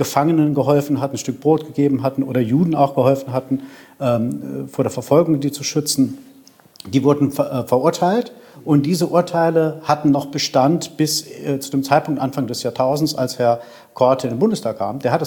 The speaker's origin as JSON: {"language": "German", "town": "Saarbrücken", "region": "Saarland", "country": "Germany", "said": "Ich bin aus Saarbrücker sogar, also meine Abgeordnete sozusagen."}